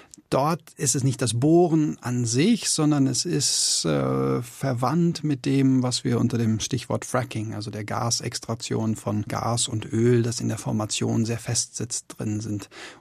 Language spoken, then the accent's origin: German; North Rhine-Westphalia, Germany; ich komme aus dem Ruhrgebiet, da war das eigentlich schon seit 50, 100 Jahren so